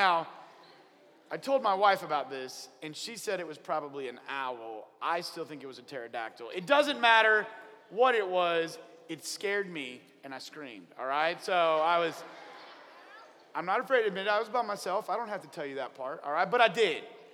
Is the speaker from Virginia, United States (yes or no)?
no; Oklahoma, United States; also born or lived in White Deer, Texas; I grew up in Oklahoma, and when I grew up in Oklahoma, I grew up in southwest Oklahoma, and then a couple years I was out in the panhandle of Texas, a little town called White Deer, Texas.